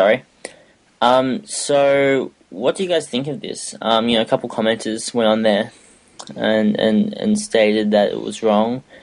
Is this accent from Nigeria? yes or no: no; Australia; and I'm from Australia.